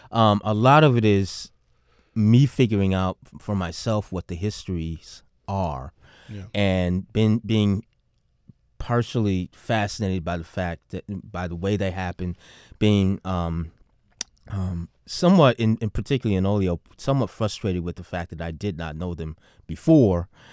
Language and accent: English; Detroit, Michigan, United States; born there; also born or lived in Chicago, United States; my second home is Chicago, and I was born in Detroit, then I spent about 18 years in Chicago